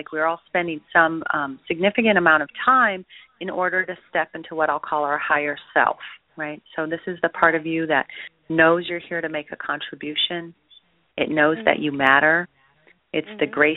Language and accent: English; Midwest, United States; I grew up in the Midwest with this idea that marketing was distasteful. And, becoming a used car salesman was just about the lowest thing that you could do where I'm from.